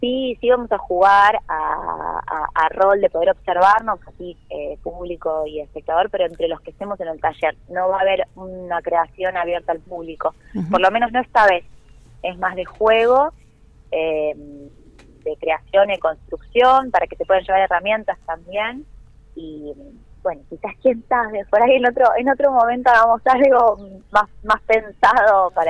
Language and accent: Spanish; Buenos Aires, Argentina; yo soy de Buenos Aires